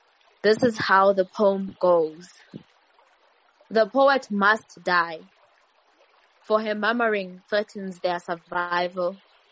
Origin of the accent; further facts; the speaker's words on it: Mamelodi, Gauteng, South Africa; I am currently connecting from Mamelodi, my hometown.